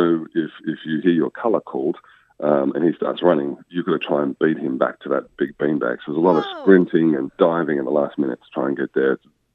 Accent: Australia; It was being Australian, which was the whole motivation, to be honest

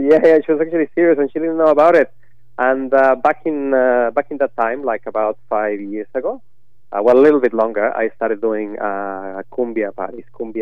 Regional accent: Mexico; Well, I'm from Mexico, and we have a group of Mexicans

